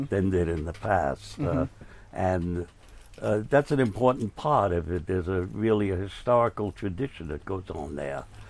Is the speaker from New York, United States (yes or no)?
yes; Bronx, New York, United States; Well, no, actually, I'm from the Bronx.